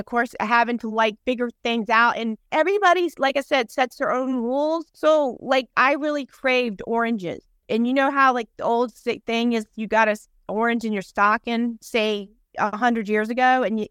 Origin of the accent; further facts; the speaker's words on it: the South, United States; accent: southern; Meat, yeah, like a meat. Yeah, you know, my Southern accent.